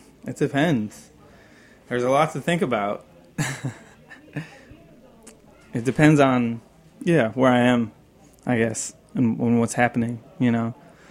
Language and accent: English; West Hartford, Connecticut, United States; I grew up in Hartford, Connecticut, West Hartford, Connecticut, and started playing music. Well, I started singing in church.